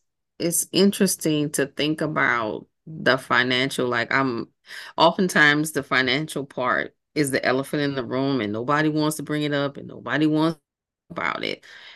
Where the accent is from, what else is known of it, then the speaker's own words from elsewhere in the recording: New Orleans, Louisiana, United States; I'm from New Orleans and most of my family is from the very deep south of Louisiana.